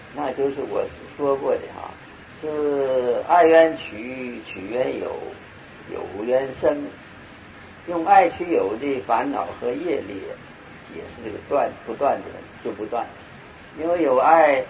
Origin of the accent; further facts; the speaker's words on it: Hong Kong; now in United States; 我是在美国常住的，师父是华侨嘛，现在来说你也可以说我是华侨，也可以这么说，不过我是从香港去的。